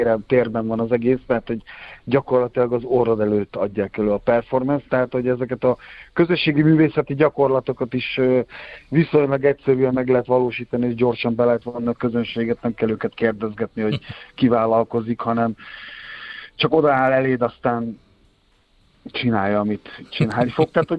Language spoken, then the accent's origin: Hungarian; Miskolc, Borsod-Abaúj-Zemplén, Hungary; born there; én miskolci születésű vagyok